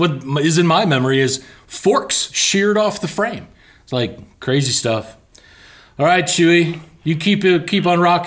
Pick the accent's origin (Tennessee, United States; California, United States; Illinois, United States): Illinois, United States; Chicago; I was from Chicago, so we weren't used to any hills.